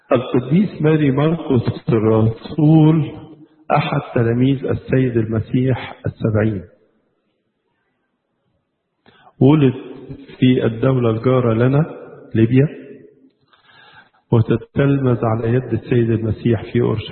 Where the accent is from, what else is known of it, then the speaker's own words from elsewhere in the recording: Egypt; بلادنا مصر وكروز لأفريقيا كلها